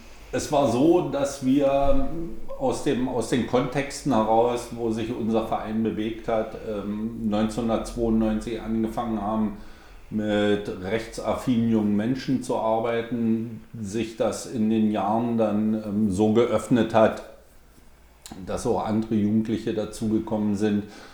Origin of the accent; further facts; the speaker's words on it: Cottbus, Brandenburg, Germany; now in Weißwasser, Germany; Aufgewachsen bin ich in Cottbus, habe da bis 1991 auch gelebt.